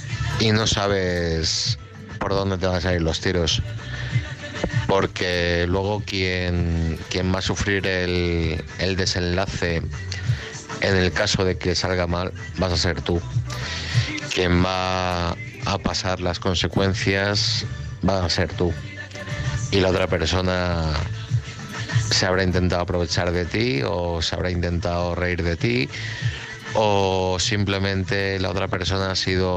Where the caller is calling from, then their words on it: Madrid, Community of Madrid, Spain; de Madrid.